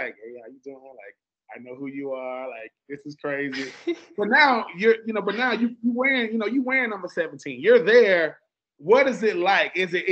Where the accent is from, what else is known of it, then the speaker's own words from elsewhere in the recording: the South, United States; wait a minute, I'm from the South, so I'm gonna sound a certain way.